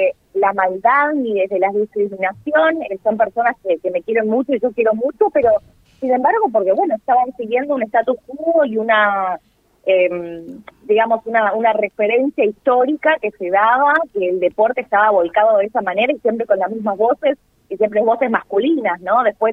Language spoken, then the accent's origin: Spanish; Buenos Aires, Argentina; born there; nací en Parque Patricios, en un barrio de acá de la ciudad de Buenos Aires, muy ligado al fútbol, muy ligado a Huracán.